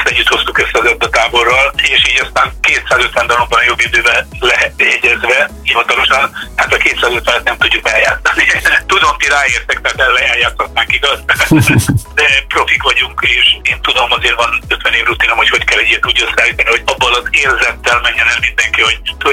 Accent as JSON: {"language": "Hungarian", "town": "Miskolc", "region": "Borsod-Abaúj-Zemplén", "country": "Hungary", "tie": "born there", "said": "Szombaton otthon Miskolcon játszunk, a Sorcsanokban, és hétfőn pedig Békés Csabán tényleg lezárul ez a nyári turné, és mind a két város, hát a belső azért, mert a szívem Csücske, hiszen ott születtem"}